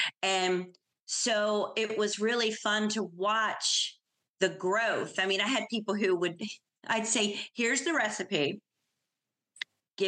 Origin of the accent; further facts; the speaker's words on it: Maryland, United States; And we're from Maryland, so we use crab meat too.